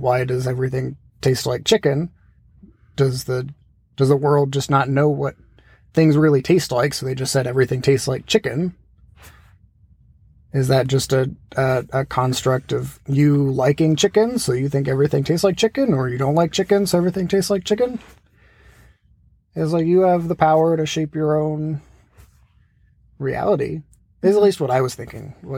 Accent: Texas, United States; also born or lived in Louisiana; Well, yeah, but that's like, I'm not from Texas on a technicality. Like it doesn't really count. I will still say I'm from Texas, but only because Cajun is like the south of the south.

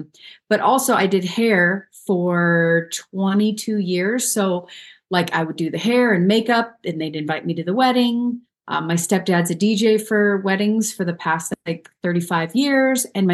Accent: San Diego, California, United States; now in Arizona, United States; I'm from San Diego. I moved to Arizona 3 years ago, almost exactly. Had to get out of California, girl.

